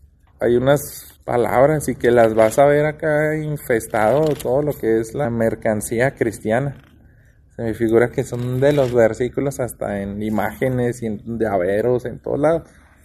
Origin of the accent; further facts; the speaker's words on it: Mexico; si somos mexicanos y de repente Estados Unidos se apodera de México